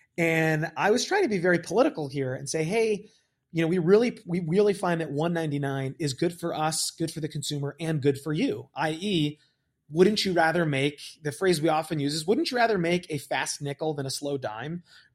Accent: New York, United States; I grew up in New York, so maybe I speak my mind more often than I should.

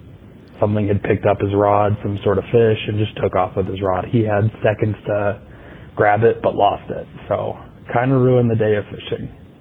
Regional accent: Wyoming, United States; I'm from Wyoming.

